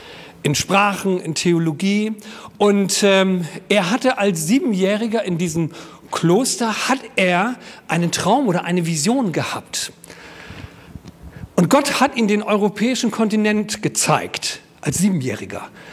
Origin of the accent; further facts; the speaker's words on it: Frisia, Germany; Zu den Friesen, da wo ich herkomme.